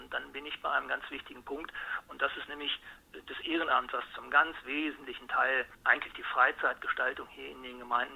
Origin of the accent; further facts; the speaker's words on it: Herzberg, Lower Saxony, Germany; Warum sollte ich das nicht auch mal für meine Heimatstadt Herzberg ausprobieren?